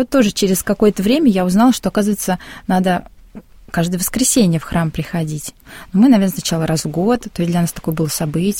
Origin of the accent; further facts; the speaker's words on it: Saratov Oblast, Russia; Хотя я жила в другом городе, я из Саратовской области